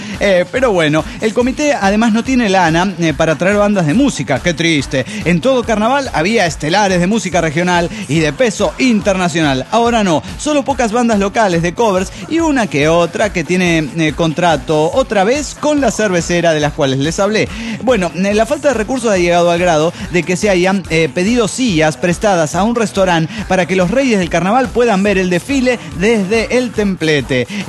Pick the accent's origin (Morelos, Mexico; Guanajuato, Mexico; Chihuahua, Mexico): Chihuahua, Mexico; de Chihuahua, México.